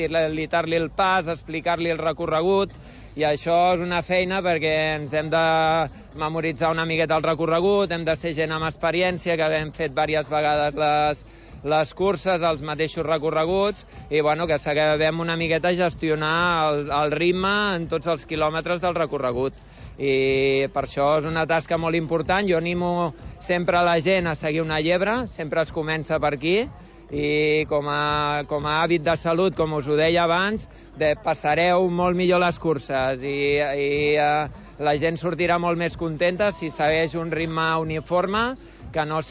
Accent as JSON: {"language": "Catalan", "town": "Barcelona", "region": "Catalonia", "country": "Spain", "said": "sóc de Barcelona"}